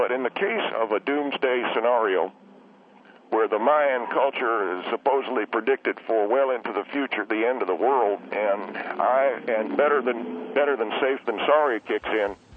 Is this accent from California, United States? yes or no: no; Tennessee, United States; as a long-time country music fan, I come from Tennessee, and that is the home of great American country music